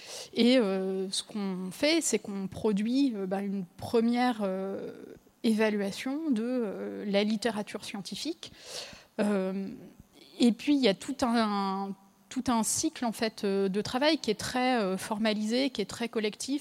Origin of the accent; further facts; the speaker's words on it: Saint-Brieuc, Brittany, France; Moi, je suis originaire de Saint-Brieuc.